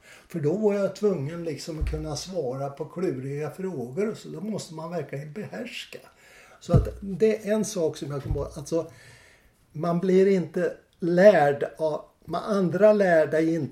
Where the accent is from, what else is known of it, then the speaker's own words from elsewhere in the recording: Kristinehamn, Värmland, Sweden; also born or lived in Karlskoga; now in Stockholm, Sweden; Men jag flyttade från Karlskoga i... hösten 45 till Kristinehamn.